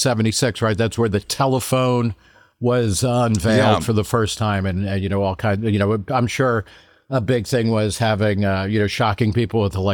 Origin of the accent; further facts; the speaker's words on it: New Jersey, United States; I grew up in New Jersey in a town that had been founded in 1664.